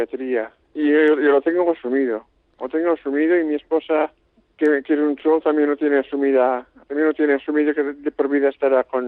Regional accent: Manresa, Catalonia, Spain; Amistades de mi pueblo, de Manresa.

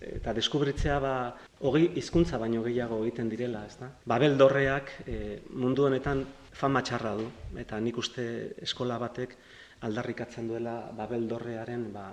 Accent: Ordizia, Basque Country, Spain; born there; Ez ni Ordizian jaio naiz.

